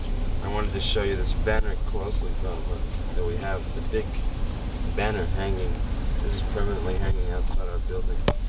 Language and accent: English; New York, United States; I grew up in New York, here in Manhattan, for 20 years probably.